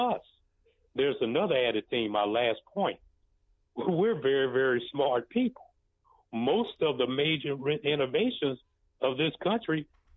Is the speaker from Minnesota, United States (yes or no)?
no; East St. Louis, Illinois, United States; also born or lived in Houston / Dallas; now in Tulsa, United States; I'm from East St. Louis, Illinois.